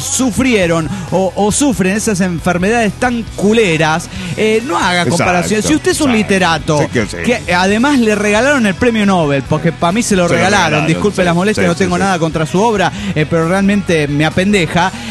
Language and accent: Spanish; Peru; no aplica a la realidad peruana y echaría por el suelo los logros que han habido en mi país en la última década